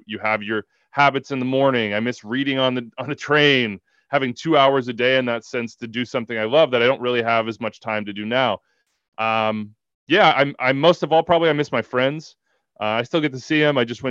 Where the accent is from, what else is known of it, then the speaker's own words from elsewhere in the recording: Wichita, Kansas, United States; And I'm from Wichita, Kansas, and I went to KU and I lived here for a year.